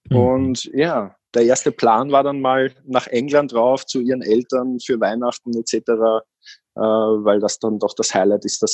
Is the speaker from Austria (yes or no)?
yes; Austria; Ich bin aus Österreich